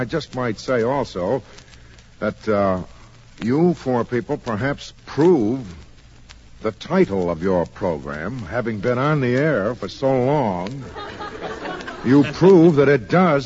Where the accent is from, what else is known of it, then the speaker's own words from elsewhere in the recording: Chicago, Illinois, United States; born there; I was born in Chicago.